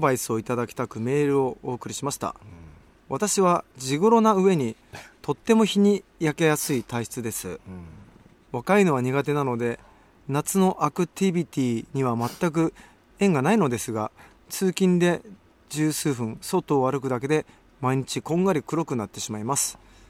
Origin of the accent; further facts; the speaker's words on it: Mexico; Japanese is a second language; 聞かれないよ、メキシコ出身でどこ出身ですかって聞かれないもん、メキシコってどうですかって聞かれるの